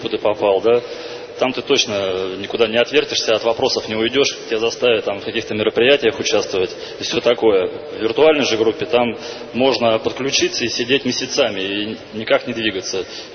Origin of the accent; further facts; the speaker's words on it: Tver, Tver Oblast, Russia; из Твери.